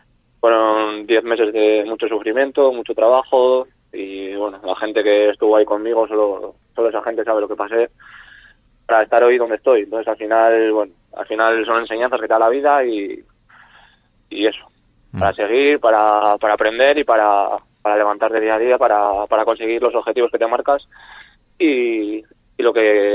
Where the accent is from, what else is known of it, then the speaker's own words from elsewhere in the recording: Laredo, Cantabria, Spain; con el equipo de mi pueblo, que es el Laredo